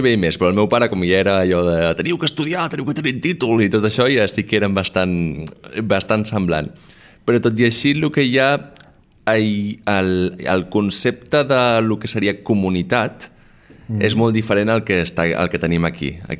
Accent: Sant Adrià de Besòs, Catalonia, Spain; Jo sóc de Sant Adrià

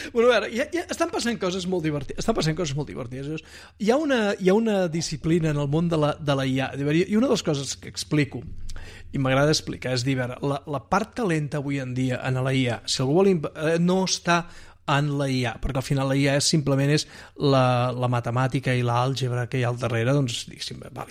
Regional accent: Olot, Catalonia, Spain; jo el que recordo quan era petit a Olot, sempre estava en oblí plovia

